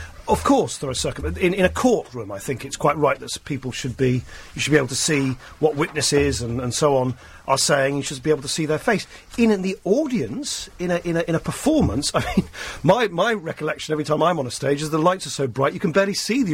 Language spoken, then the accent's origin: English; United Kingdom; I'm just saying, as a British politician, as a British person, I like the fact that we're different to France